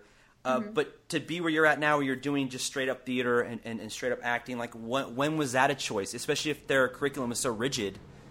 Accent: New York, United States; I had to take a step back because I am a New Yorker. And I don't see how anybody who has been a New Yorker, especially in the arts, could ever move to LA and be happy.

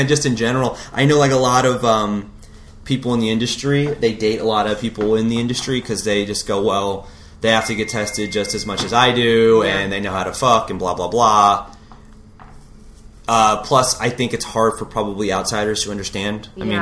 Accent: San Diego, California, United States; I am from San Diego originally.

